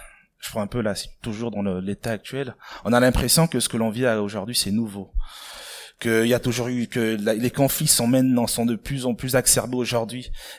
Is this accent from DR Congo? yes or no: no; Gabon; Moi, je suis originaire du Gabon